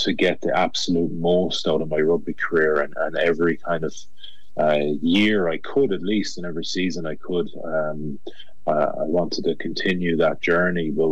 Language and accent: English; Galway, Connacht, Ireland; Yeah, so I'm from Renmore, just on the way into Galway City, and it's pretty much a stone's throw from Galway's rugby club.